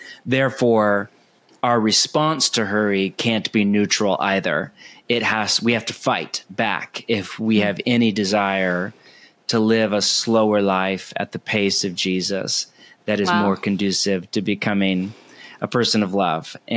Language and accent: English; California, United States; now in Portland, United States; but I am from the West Coast, born and raised in California, but spent the last 20 years church planting and pastoring with Bridgetown Church in Portland, Oregon, in the Pacific Northwest.